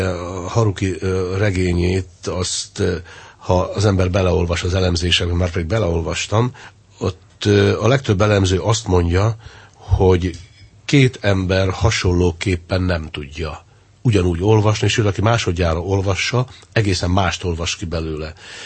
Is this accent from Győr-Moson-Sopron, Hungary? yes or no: no; Székesfehérvár, Fejér, Hungary; picit hagy büszkélkedjek én félig meddig székesfehérváriként